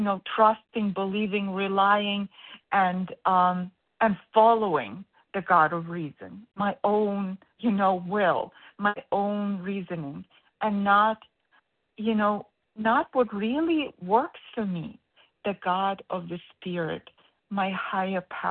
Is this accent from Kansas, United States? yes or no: no; Connecticut, United States; I'm from Connecticut, Eastern Standard Time.